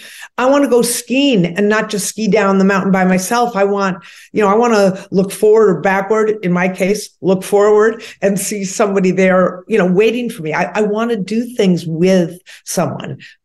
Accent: Boston, Massachusetts, United States; I'm from Boston. I'm a Yankee at heart.

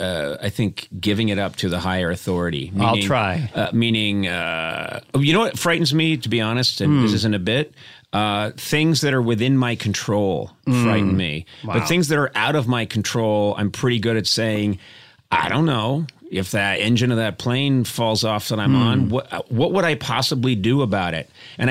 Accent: Boston, Massachusetts, United States; And I'm from Boston, and no one has it's all good attitude.

